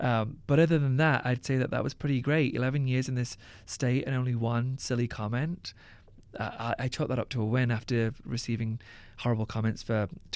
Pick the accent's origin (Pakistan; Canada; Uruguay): Pakistan; now in United States; I've never been called something offensive for being Pakistani or for being a threat to this state.